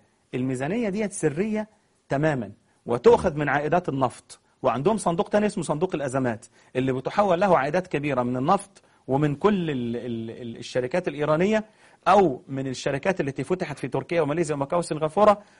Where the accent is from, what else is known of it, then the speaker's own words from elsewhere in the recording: Egypt; ده لها اسم عندنا في مصر كده معروف.